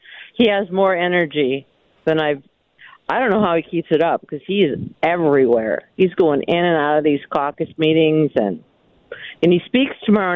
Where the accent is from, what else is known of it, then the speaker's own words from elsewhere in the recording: Minnesota, United States; I said, I'm from Minnesota.